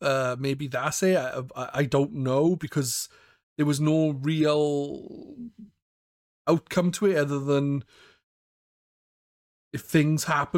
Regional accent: Wales, United Kingdom; I'm from Wales. This is not. I'm not used to this language.

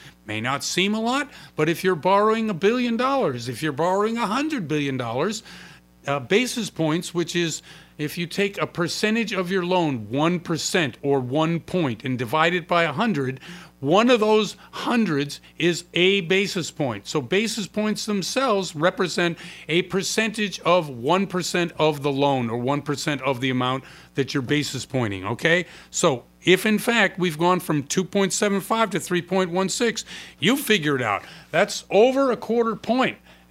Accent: New England, United States; I mean, I'm from New England, so I'm Yankee cheap, and these numbers are driving me crazy.

